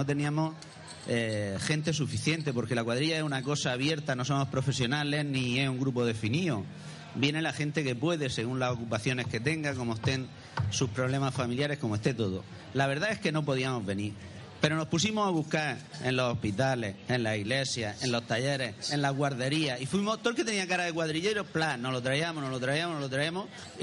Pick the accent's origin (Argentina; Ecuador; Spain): Spain; Region of Murcia; Somos la cuadrilla de la Cuesta de Gos de Águila. Somos de la costa murciana.